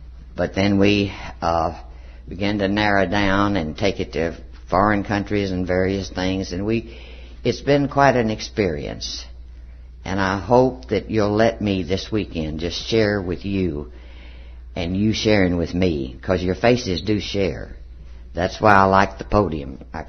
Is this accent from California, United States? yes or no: no; Texas, United States; I talk funny. I was born and raised in Texas, lived all over the world for 20 years, but then went back and I'm rooted in Texas.